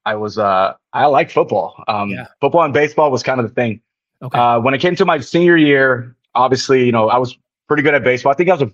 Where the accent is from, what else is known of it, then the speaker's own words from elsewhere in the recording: Los Angeles, California, United States; So I'm a Los Angeles kid. I'm an LA kid, the Cali kid. I grew up in LA. I come from an immigrant family, born and raised in LA, grew up.